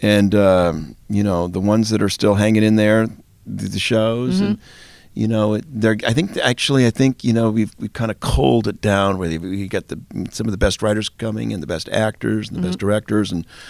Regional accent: Montana, United States; I'm from Montana, and I wrote a whole script for it

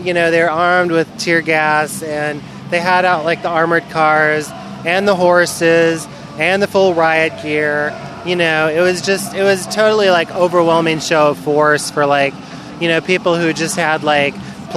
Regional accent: Nashville, Tennessee, United States; from Nashville, Tennessee.

